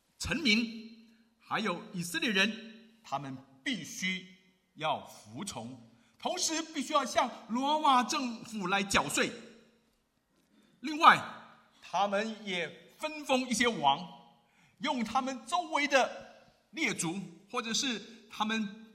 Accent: China; 二次世界大战，虽然我们中国人死了不少人，但是犹太以单一民族被屠杀的，却是让我们感到非常非常的心痛。

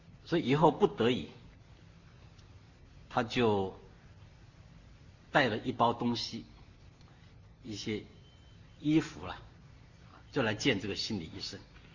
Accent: China; 我们中国人说事不过三嘛，对不对哈？

